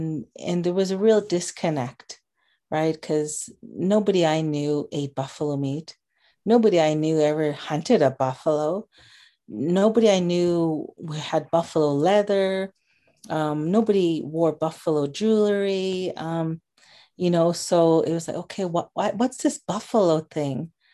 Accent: Saskatchewan, Canada; I'm from Wiper First Nations. It's a First Nations that's in the southeast corner of Saskatchewan.

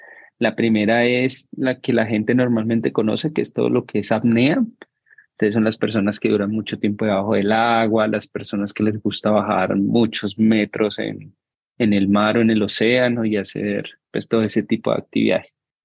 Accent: Cali, Valle del Cauca, Colombia; now in Bogotá, Colombia; Pues yo soy de Cali y terminamos en Bogotá por temas laborales de mis papás.

